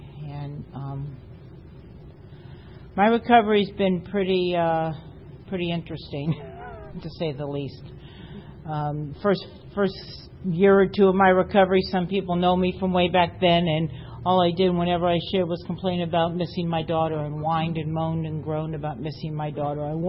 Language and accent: English; East Coast, United States; now in San Diego, United States; we're all from the East Coast. So I ran away and moved out here to San Diego and with my daughter